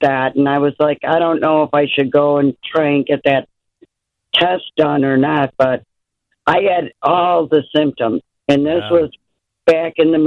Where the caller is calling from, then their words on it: Chicago, Illinois, United States; I live in Chicago, but I drive for a living.